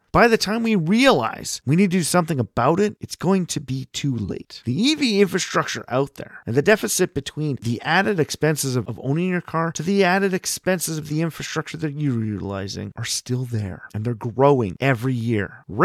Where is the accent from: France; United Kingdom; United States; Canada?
Canada; This doesn't just go for my home country, Canada.